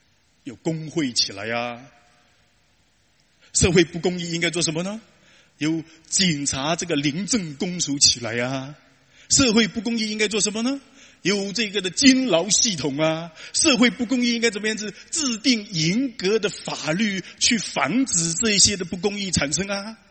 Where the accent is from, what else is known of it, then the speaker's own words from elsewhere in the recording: China; 那是我们中国人马上就会说，是非之心又值几两钱呢？